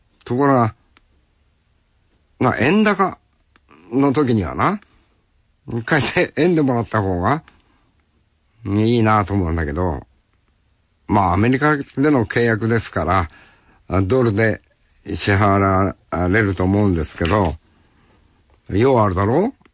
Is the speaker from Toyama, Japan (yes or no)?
no; Sapporo, Hokkaido, Japan; 今年のコンサートも、あとは地元札幌